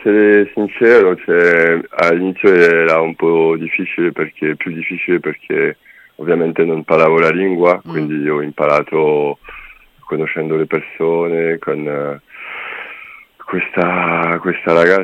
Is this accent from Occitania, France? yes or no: no; Le Mans, Pays de la Loire, France; Italian is a second language; now in Italy; Io sono francese e vengo di una città che si chiama Le Mans. Si dice in italiano, Le Mans in francese, è tra Parigi e Nantes.